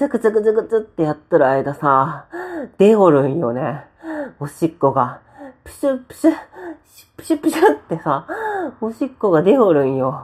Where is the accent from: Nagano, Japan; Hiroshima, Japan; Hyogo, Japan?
Hiroshima, Japan; 私、生粋の広島人でございまして、